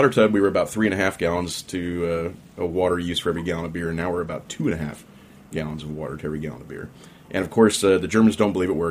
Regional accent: Midwest, United States; I'm from a little town in the Midwest, so I love the big city.

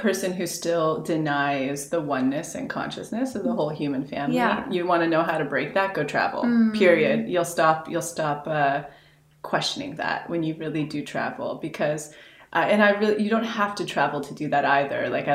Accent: California, United States; I grew up outside of Yosemite

